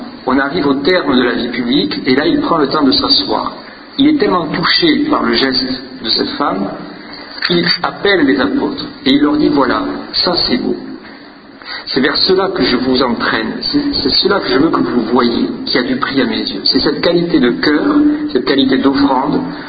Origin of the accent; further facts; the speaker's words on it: France; Tiens, peut-être vous avez reconnu que mon accent m'a trahi. Je suis de la France.